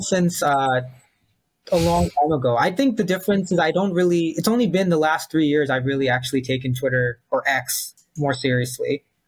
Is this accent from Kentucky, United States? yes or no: no; New York, United States; Even though I only grew up in the suburbs, I'm originally from New York, and I remember Chinatown being so robust.